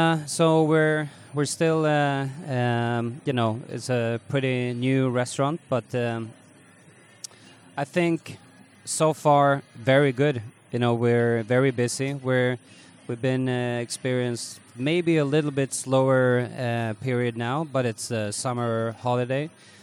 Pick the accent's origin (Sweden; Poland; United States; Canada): Sweden; Stockholm, Stockholm County; English is a second language; now in Singapore; I'm from Sweden, Stockholm, Sweden.